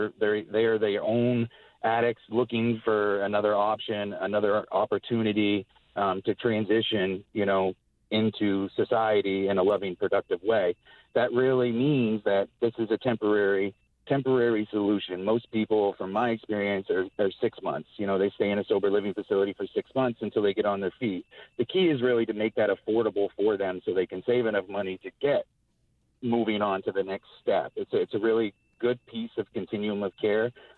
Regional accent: Maine, United States; I'm from Aroostook County originally

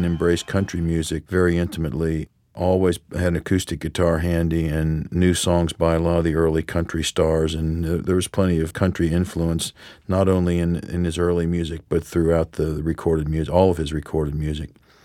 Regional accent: Cincinnati, Ohio, United States; Growing up in Cincinnati and hearing that sound was beyond inspirational for me.

